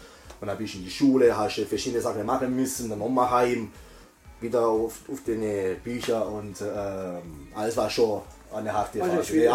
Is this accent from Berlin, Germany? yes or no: no; Baden-Württemberg, Germany; Ich bin ein Schwabe